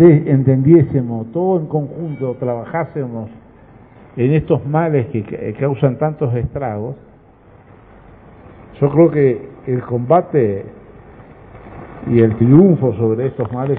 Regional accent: Oberá, Misiones, Argentina; por la localidad Oberá, que es mi ciudad de origen.

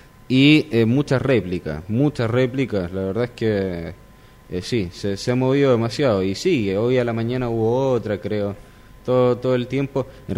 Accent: Santiago, Santiago Metropolitan Region, Chile; moved away as an adult; now in Buenos Aires, Argentina; yo soy de Santiago de Chile, yo soy chileno. Uh-huh. De ahí me fui a estudiar a Buenos Aires y ahora en este momento estoy trabajando, pero no de forma permanente acá en Posadas, sino que yo en realidad vivo en Buenos Aires

